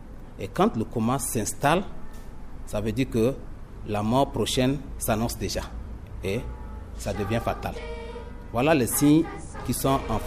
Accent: Central African Republic

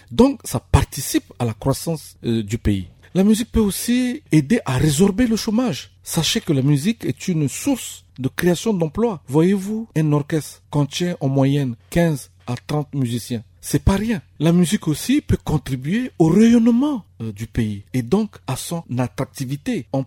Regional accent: Central African Republic; chez nous, en Centrafrique

